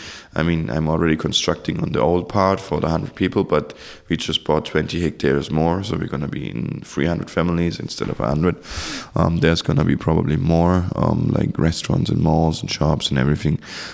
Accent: Germany; We're from Germany. We're happy that we don't have a lot of rules there now.

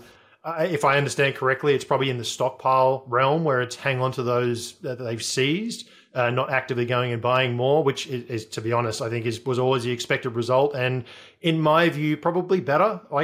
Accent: Australia; and again, as an Australian, I'm just speculating here

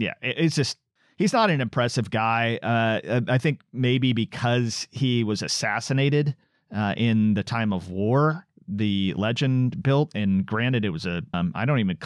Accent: Portland, Oregon, United States; I grew up in Southwest Portland.

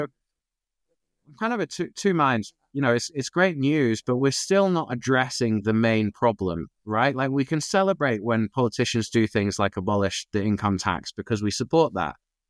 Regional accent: Ireland; I'm actually Irish, right? And so in Ireland and other EU countries

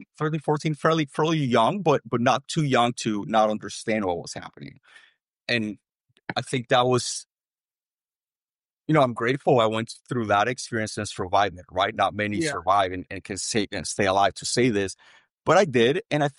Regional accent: El Salvador; So I was born and raised in El Salvador towards the latter part of the Civil War.

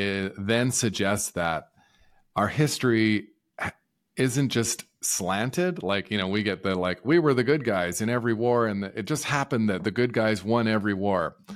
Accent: Canada; I'm a Canadian. Canada went really wild with money printing

